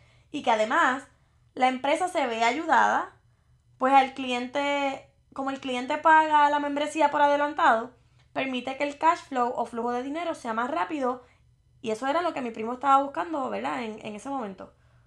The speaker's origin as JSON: {"language": "Spanish", "town": "Morovis", "country": "Puerto Rico", "lives_now": "United States", "said": "tengo 28 años. Soy del pueblo de Morovis y resido en el estado de Virginia."}